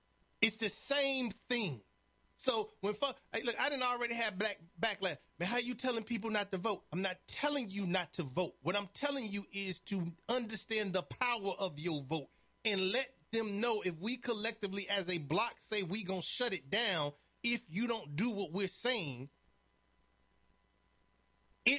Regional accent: Chicago, Illinois, United States; born or raised there

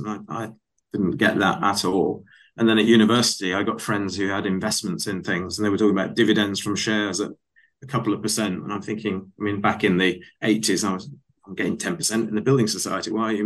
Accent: Sheffield, Yorkshire and the Humber, United Kingdom; I mean, I'm a kid from Sheffield who had no idea what the stock market was. No one at the comprehensive school in Sheffield says what you want to do is be a stockbroker.

